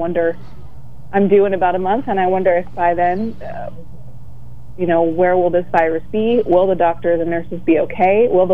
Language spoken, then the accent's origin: English; Pennsylvania, United States; now in New York City, United States; my home state, Pennsylvania, which I love dearly.